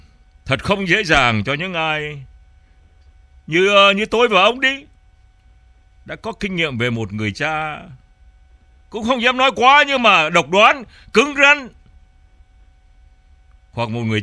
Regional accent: Southern Vietnam, Vietnam; Tôi là người Bắc Kỳ nhưng mà tôi sống trong Việt Nam, tôi lớn lên trong Việt Nam từ năm 1954, lúc đó tôi còn trẻ thôi.

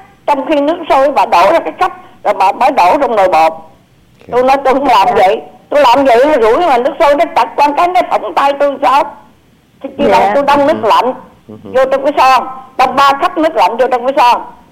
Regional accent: Southern Vietnam, Vietnam; Tôi là người Nam.

